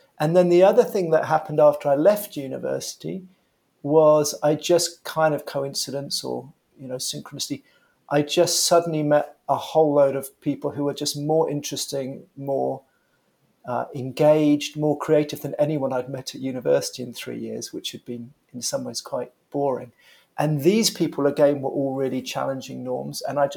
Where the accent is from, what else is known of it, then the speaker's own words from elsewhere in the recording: London, United Kingdom; fairly typical kind of professional middle-class family, born and raised in London.